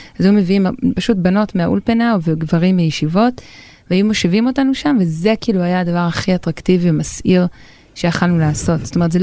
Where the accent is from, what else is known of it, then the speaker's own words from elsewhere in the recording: Jerusalem, Jerusalem District, Israel; גדלתי בארנוף בירושלים, באה ממשפחה יחסית מורכבת, אבא שלי הוא מה שנקרא חרדי לאומי